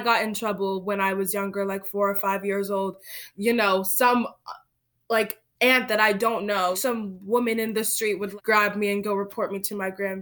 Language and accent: English; Nigeria; now in Kennebunk, United States; they know that we're from Nigeria.